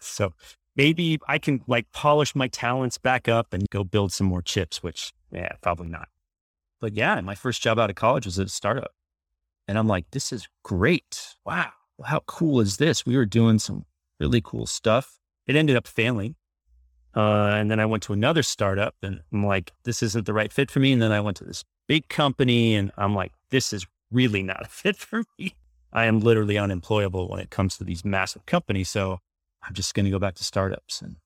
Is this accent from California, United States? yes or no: yes; California, United States; Well, I grew up in Silicon Valley and I'm still actually in San Francisco. San Francisco proper.